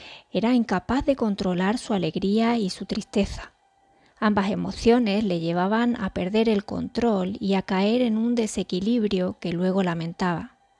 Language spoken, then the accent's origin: Spanish; Seville, Andalusia, Spain; now in Málaga, Spain; aunque llevo Andalucía por bandera, pues soy hija de cordobeses, nacida y criada en Sevilla y acogida por Málaga, donde vivo ya desde hace 18 años, siempre me he considerado una ciudadana del mundo.